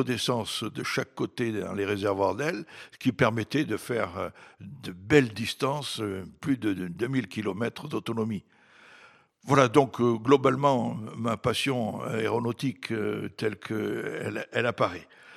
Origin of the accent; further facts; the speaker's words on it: Tunis, Tunis Governorate, Tunisia; born there; Je suis né à Tunis en 1941